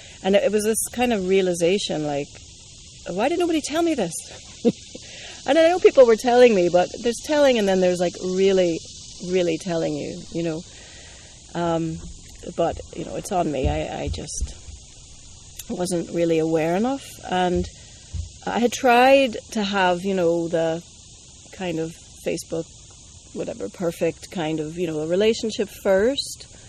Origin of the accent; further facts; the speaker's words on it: United States; now in Ireland; being an American citizen living in Ireland, I didn't know if I would ever want to move home.